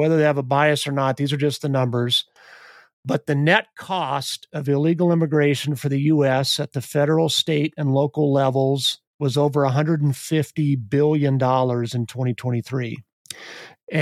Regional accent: United States; born there; I thank God often that I was born in the United States.

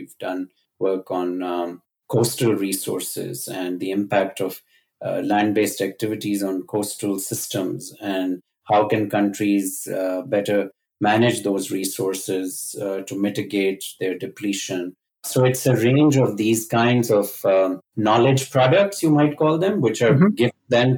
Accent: Pakistan; English is a second language; I started doing just small experiments at home and growing up in Pakistan, and I enjoyed chemistry

